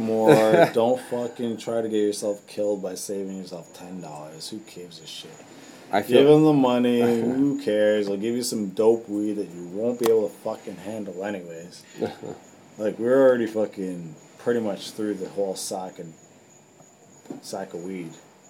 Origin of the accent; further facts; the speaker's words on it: Canada; listen, I'm from Canada. People come from all around the world.